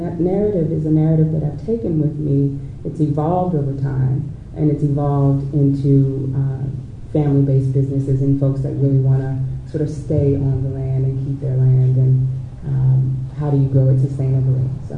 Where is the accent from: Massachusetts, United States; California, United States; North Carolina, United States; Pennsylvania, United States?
North Carolina, United States; I grew up in North Carolina in a small rural town.